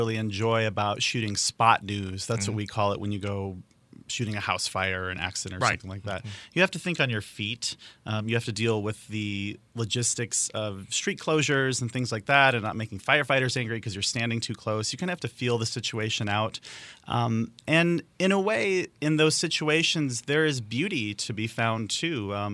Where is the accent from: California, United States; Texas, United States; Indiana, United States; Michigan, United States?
Indiana, United States; East Chicago; Born and raised in East Chicago, and I've always been fascinated with light.